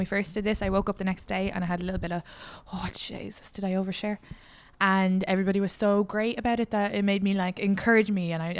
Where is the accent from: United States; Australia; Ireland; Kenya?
Ireland; Leinster; I'm from Kildare.